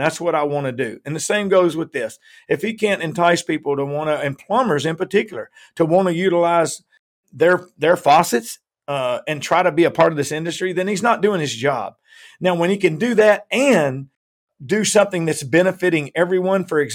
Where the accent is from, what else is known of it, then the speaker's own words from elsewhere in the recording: Nashville, Tennessee, United States; Well, I was born in Nashville. My dad was a musician. I grew up in and around it my whole life.